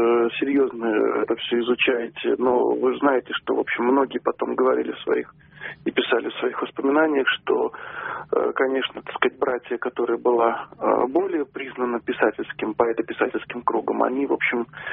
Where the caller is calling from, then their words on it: Saint Petersburg, Russia; Я тоже из Петербурга.